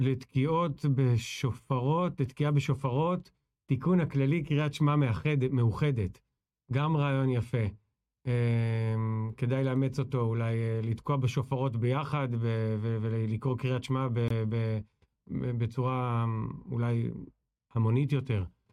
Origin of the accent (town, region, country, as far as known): Ramat Gan, Tel Aviv District, Israel; born or raised there